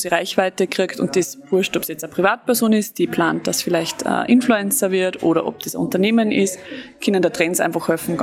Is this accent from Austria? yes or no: yes; Austria; Bei uns in Österreich ist es meiste ab 13, 14 Jahren.